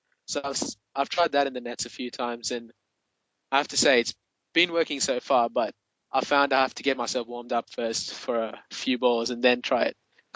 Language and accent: English; Australia; from Australia.